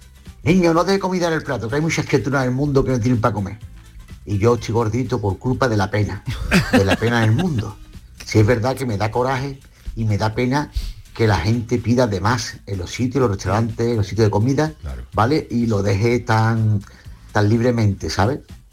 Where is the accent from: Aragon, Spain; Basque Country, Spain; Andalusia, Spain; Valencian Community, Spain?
Andalusia, Spain; Cádiz; de Cádiz.